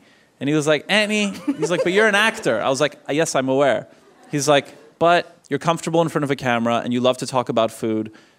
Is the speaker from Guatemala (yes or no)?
no; Montreal, Quebec, Canada; Grew up in Montreal, and I was the first one in my family born outside of Europe.